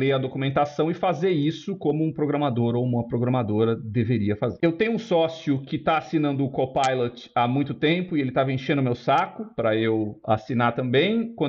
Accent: São Paulo, Brazil; algumas empresas do interior de São Paulo, onde eu cresci.

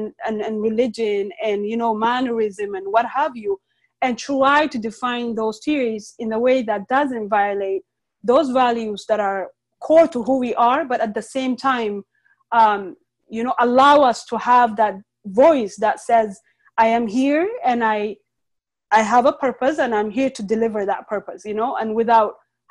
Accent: Oromia, Ethiopia; now in United States; I'm a Muslim Oromo woman. I am from Harargue, and that also has a different, you know, sets of experiences and exposures.

